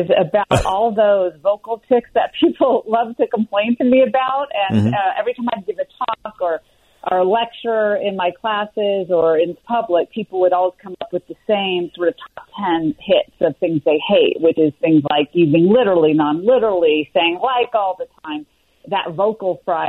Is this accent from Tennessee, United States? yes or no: yes; Memphis, Tennessee, United States; So I grew up in the South. I'm from Memphis, actually, originally.